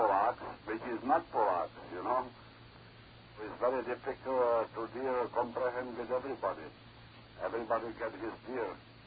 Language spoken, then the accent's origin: English; Silesia, Germany; Someplace by Germany. You know Oberschlesien?